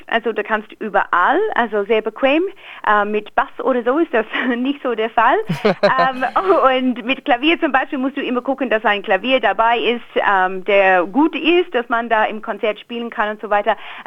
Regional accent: Australia; German is a second language; also born or lived in Cologne / Wuppertal / Berlin; ich komme ursprünglich aus Australien. Ich habe aber knapp 16 Jahre in Europa gelebt und 12, 13 Jahre davon in Deutschland. Ich habe in Köln, Wuppertal und Berlin gelebt, also als Musikerin und Komponistin. Und ich bin seit diesem Jahr mit der Krise wieder in Australien.

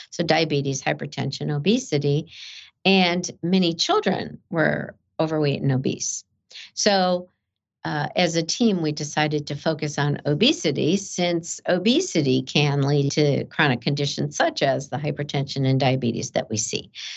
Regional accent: Chicago, Illinois, United States; And growing up in Chicago, I did my undergraduate work at Rush University in Chicago.

